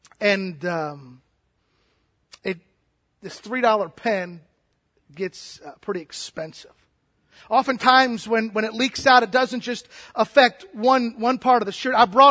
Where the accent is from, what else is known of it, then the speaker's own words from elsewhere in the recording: Illinois, United States; We come from Illinois, and we don't want to talk about football at all, but we're glad to be with you.